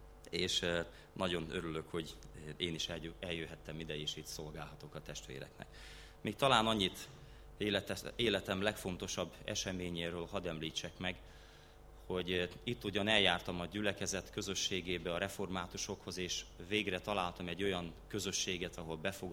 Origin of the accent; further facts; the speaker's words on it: Békéscsaba, Békés, Hungary; Bár a szüleim törzsgyökeresen nem békéscsabaiak, de én magam meg a feleségem is békéscsabán születtünk, itt nőttünk fel, és itt is fogadtuk be az Úr Jézust.